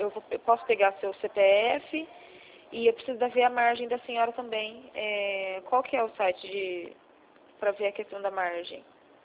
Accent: Marília, São Paulo, Brazil; como eu sou do estado de São Paulo, da cidade de Marília

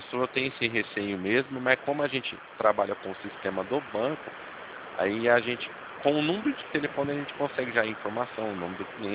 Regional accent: São Paulo, Brazil; Não, não é do Rio, não. Eu sou do interior de São Paulo.

